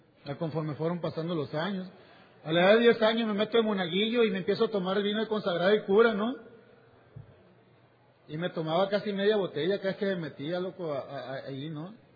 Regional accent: Culiacán, Sinaloa, Mexico; Y pues vivo aquí, pero soy de México, ¿no? Soy de Culiacán, Sinaloa.

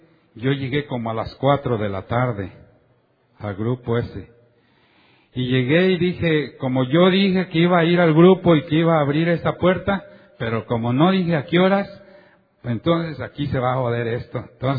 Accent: Mexico; Me dice, tú por tu acento has de ser de México. Le digo, pues sí, soy de México.

